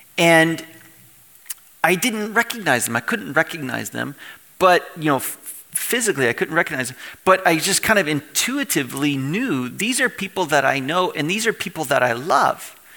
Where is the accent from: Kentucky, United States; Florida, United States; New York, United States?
Florida, United States; Tampa; moved away as an adult; now in Ottawa, Canada; Most of you know I'm originally from Florida, Tampa area, Clearwater, St. Pete.